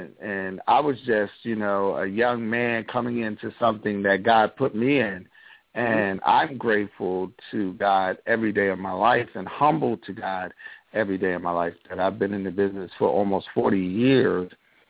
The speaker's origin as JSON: {"language": "English", "town": "Stone Mountain", "region": "Georgia", "country": "United States", "tie": "born or raised there", "said": "And I grew up in Stone Mountain, Georgia, a long time ago, and I remember the civil rights era."}